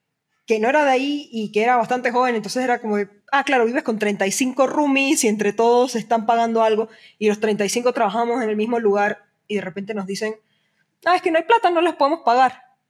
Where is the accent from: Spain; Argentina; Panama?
Panama; now in Mexico; Soy panameña, llevo ya casi 9 años acá en México.